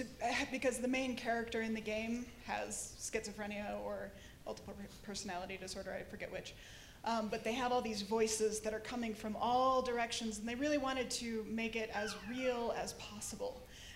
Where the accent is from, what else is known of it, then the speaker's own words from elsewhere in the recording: Minneapolis, Minnesota, United States; from Minneapolis, Minnesota.